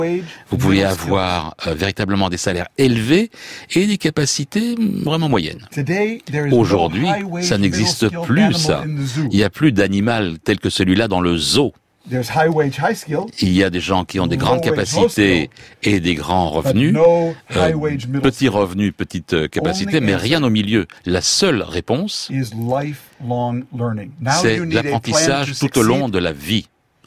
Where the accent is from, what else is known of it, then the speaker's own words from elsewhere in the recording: Minnesota, United States; French is a second language; Quand moi j'ai grandi dans le Minnesota, dans les années 50 et 60